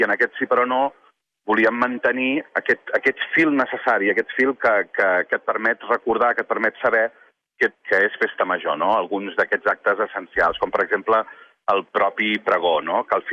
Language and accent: Catalan; Reus, Catalonia, Spain; Els que som de Reus, i abans hi havia una de les entrades de Reus, per entendre'ns, que a més era venint de Tarragona